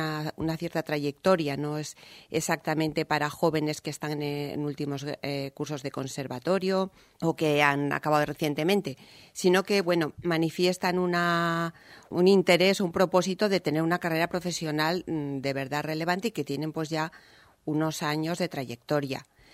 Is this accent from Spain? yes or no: yes; León, Castile and León, Spain; a mí me conocían porque yo soy de León